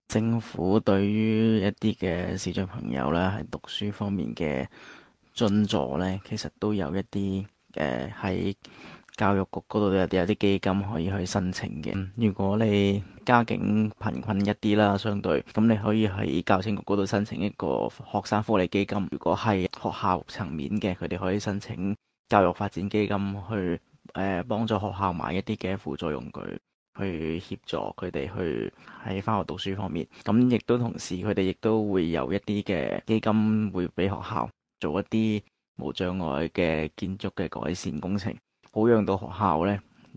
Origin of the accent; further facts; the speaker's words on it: Macau; 我是来自澳门的